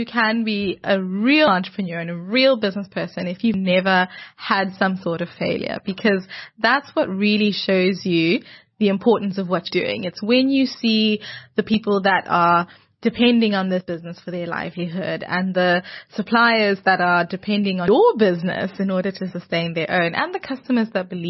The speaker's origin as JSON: {"language": "English", "country": "Zimbabwe", "tie": "born or raised there", "said": "I'm Zimbabwean. Oh, Zimbabwe. I'm born and bred in Zimbabwe. Yes. Proud Zimbabwean."}